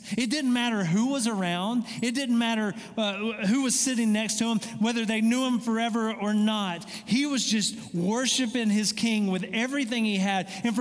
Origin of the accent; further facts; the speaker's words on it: Loganville, Georgia, United States; So I grew up right outside of Atlanta. I grew up in a town in between Atlanta and Athens. Go Dogs. It was called Loganville.